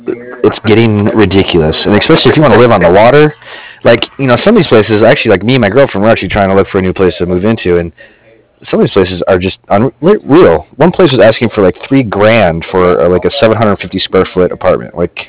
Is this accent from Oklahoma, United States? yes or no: no; Colorado, United States; I'm from Colorado, and I used to live in a three-bedroom house, and it was $950 rent a month.